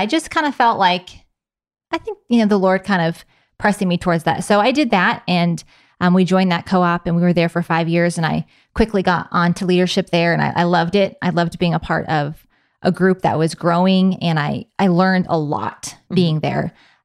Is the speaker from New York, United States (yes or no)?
yes; New York, United States; And I grew up in Northern New York. There's very few homeschoolers in that part of the country.